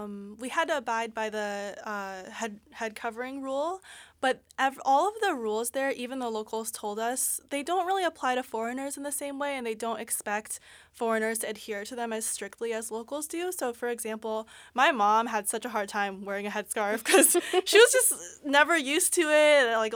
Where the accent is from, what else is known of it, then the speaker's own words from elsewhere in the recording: China; But my mom drove in China a lot because we're from China, so at least she had some practice.